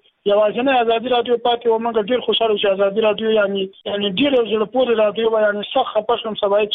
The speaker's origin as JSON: {"language": "Pashto", "region": "Laghman", "country": "Afghanistan", "lives_now": "Shiraz, Iran", "said": "لغمانه یم د لشم ولسوالۍ د سایدل دراتو نه یم."}